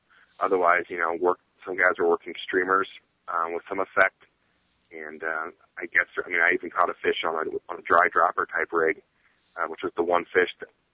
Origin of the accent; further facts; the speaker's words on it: Ohio, United States; I'm from the Midwest. I'm from Ohio. So I was kind of used to the Midwestern kind of landscape.